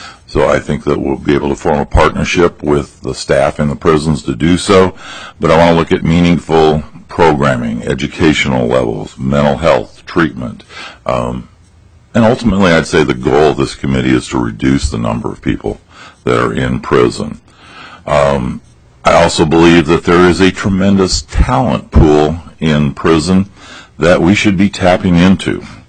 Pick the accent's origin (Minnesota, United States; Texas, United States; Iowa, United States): Minnesota, United States; Mankato; I am the chair, and I'm from Mankato.